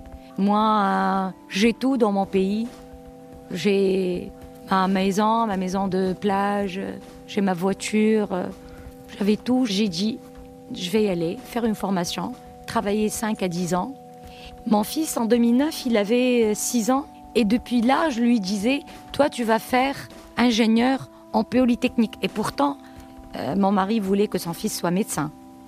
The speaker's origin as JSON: {"language": "French", "town": "Tunis", "region": "Tunis Governorate", "country": "Tunisia", "lives_now": "Canada", "said": "mariée, mère de deux enfants. Je suis originaire de la Tunisie. J'habite Tunis-Centre. Je suis venue au Canada la première fois en 2009."}